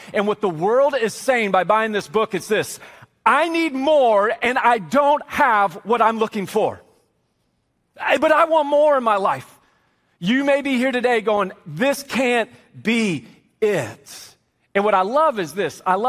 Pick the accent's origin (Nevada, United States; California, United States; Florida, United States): Nevada, United States; Las Vegas; I grew up in Las Vegas, and so the phrase I grew up with is, what happens in Vegas, what? Stays in Vegas.